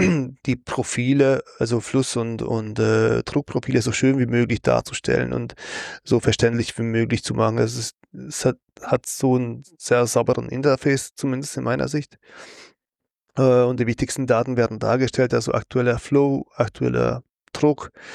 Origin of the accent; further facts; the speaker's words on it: Hungary; German is a second language; Ich lebe in Ungarn und … verrät es schon, glaube ich. Ich bin auch ein Ungar. Lasst euch nicht dadurch tauschen, dass ich auch ein bisschen Deutsch kann.